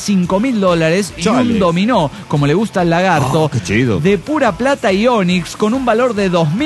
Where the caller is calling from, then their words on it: Ensenada, Baja California, Mexico; de Ensenada, Baja Califas, México.